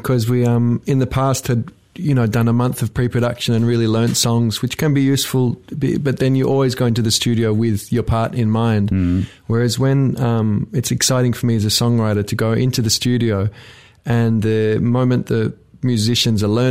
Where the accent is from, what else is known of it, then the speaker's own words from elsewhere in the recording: Australia; I grew up in Australia.